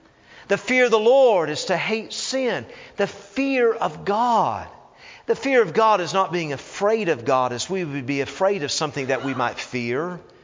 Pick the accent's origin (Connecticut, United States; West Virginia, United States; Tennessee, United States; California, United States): Tennessee, United States; And when I grew up in Tennessee, there were spankings and then there was whoopings, all right?